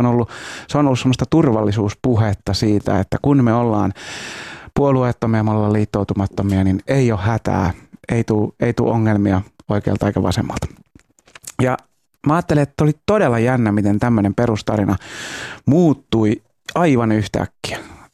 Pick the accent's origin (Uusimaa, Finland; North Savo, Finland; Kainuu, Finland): Uusimaa, Finland; Helsinki; mä oon helsinkiläinen, täällä syntynyt ja kasvanut.